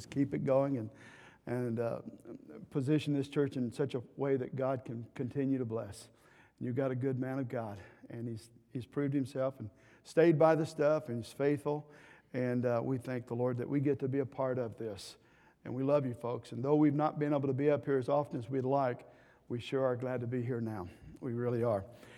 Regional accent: Texas, United States; Now, you know, we're from South Texas. We're just hicks from the South, I suppose.

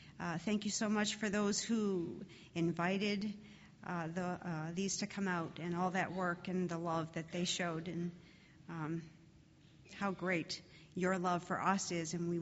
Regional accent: Maine, United States; I'm from Maine.

